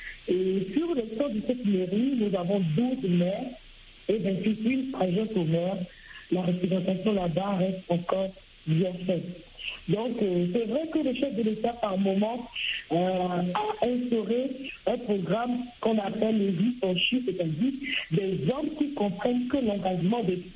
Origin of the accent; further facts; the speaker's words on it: Togo; Je dirais, chez moi au Togo, la participation des femmes reste encore minoritaire.